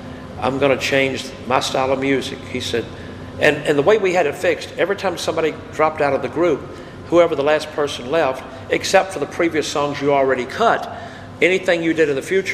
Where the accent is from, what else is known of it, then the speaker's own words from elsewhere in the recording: Memphis, Tennessee, United States; here we are from Memphis, though here we are from the South going into the room, right?